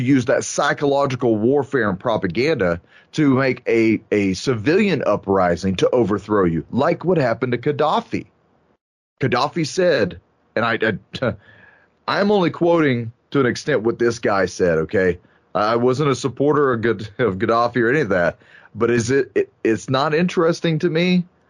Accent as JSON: {"language": "English", "country": "United States", "said": "it's as an American veteran, As a military veteran, it's hard to say this at times, but we have become the problem. America has become the problem."}